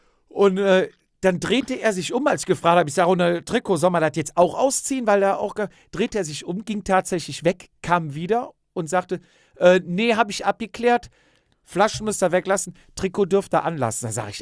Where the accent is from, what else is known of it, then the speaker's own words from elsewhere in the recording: Cologne, North Rhine-Westphalia, Germany; Ja, wir kommen aus Köln.